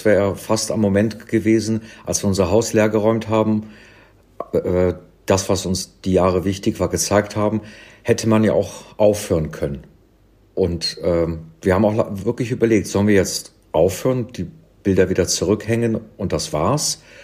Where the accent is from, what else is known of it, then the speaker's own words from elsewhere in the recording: Cologne, North Rhine-Westphalia, Germany; weg von London eben in Köln, in meiner Heimatstadt, umgeguckt habe